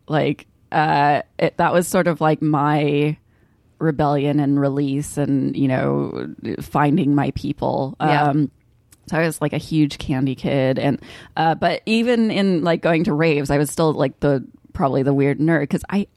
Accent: Kansas, United States; the weird thing about growing up in Kansas is that, you know, Kansas makes headlines every couple of years or so

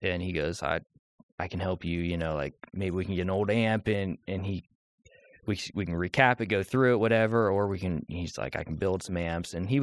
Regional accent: Pennsylvania, United States; I grew up in Pennsylvania.

